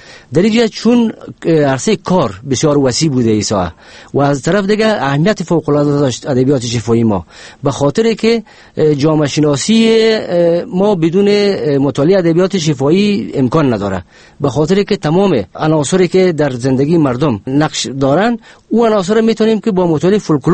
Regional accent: Kabul, Afghanistan; در سال 1329 در شهر کابل به دنیا آمدیم.

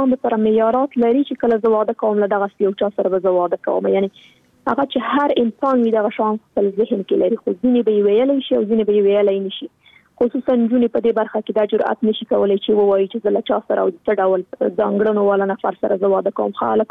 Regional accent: Afghanistan; زه خو شخصا په جګړه کې پیدا شوی یم، دا په جګړه کې رالویا شولم

